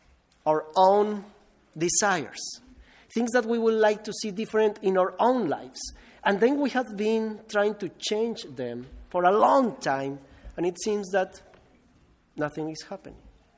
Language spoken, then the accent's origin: English; Colombia; English is a second language; between the government and the Revolutionary Army of las FARC. So, by the way, as you have noted now, my mother language is not English.